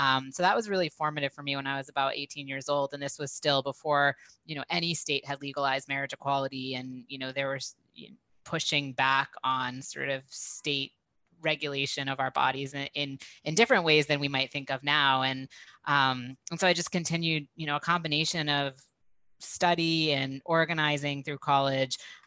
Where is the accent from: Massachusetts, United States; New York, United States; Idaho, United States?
Massachusetts, United States; So I grew up in a wealthy suburb of Boston, and I did have, you know, a really incredible public education